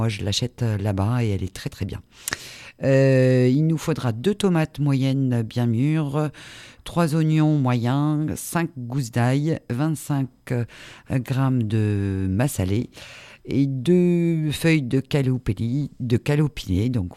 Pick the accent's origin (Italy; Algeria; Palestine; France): France; Hauts-de-France; Je ne suis pas réunionnaise, faut pas l'oublier, je suis du Nord.